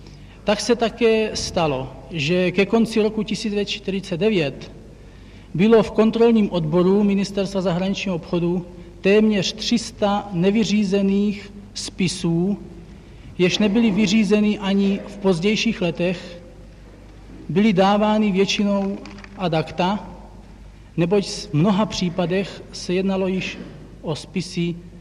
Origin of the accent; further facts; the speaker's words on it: Ostroměř, Hradec Králové Region, Czechia; born there; now in Prague, Czechia; Ostroměří.